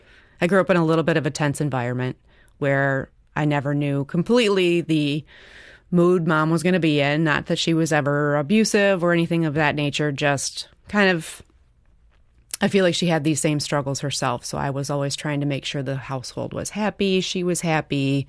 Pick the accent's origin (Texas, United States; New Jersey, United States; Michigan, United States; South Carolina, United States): Michigan, United States; I'm 46 years old. I'm from Michigan.